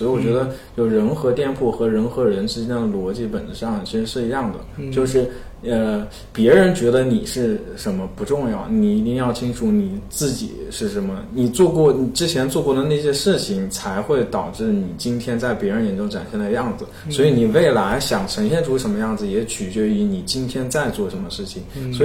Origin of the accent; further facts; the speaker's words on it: Wuhan, Hubei, China; now in Beijing, China; 为我是武汉人，所以应该有两个瞬间是特别难忘的。就第一个，因为武汉人的身份，就是当时疫情在武汉嘛，所以那个春节，就当时我在北京也回不去家